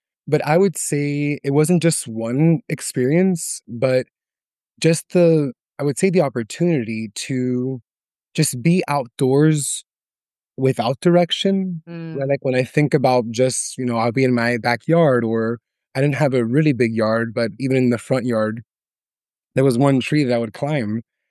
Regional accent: Miami, Florida, United States; And then when I was growing up in Miami, it was hot, but it wasn't too hot.

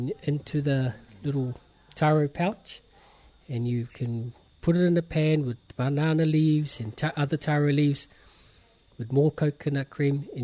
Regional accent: Manurewa, Auckland, New Zealand; I was born and raised in Manurewa, South Auckland. So yes, city boy.

